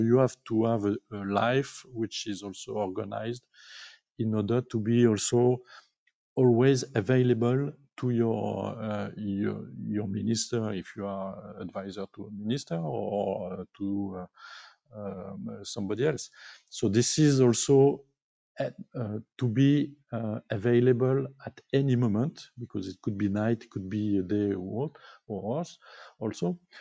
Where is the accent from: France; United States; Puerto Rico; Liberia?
France; Grenoble, Auvergne-Rhône-Alpes; English is a second language; I'm not from Paris in France. So I'm from Grenoble, which is a very nice city with the mountains and so on, with a great university.